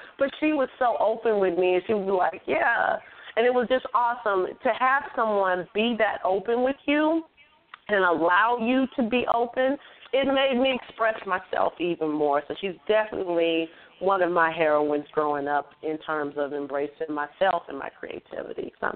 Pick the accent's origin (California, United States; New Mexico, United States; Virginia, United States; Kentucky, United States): Kentucky, United States; So when she would come down to Kentucky, I'm from Kentucky, so when she would come out to Kentucky